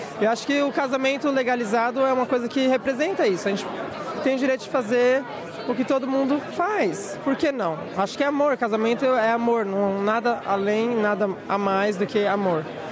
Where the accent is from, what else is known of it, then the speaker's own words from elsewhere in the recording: São Paulo, Brazil; moved away as an adult; now in Sydney, Australia; Eu vou fazer 3 anos de Austrália. Vim de São Paulo, capital. Vai fazer 3 anos que eu estou aqui vivendo essa vida intensa.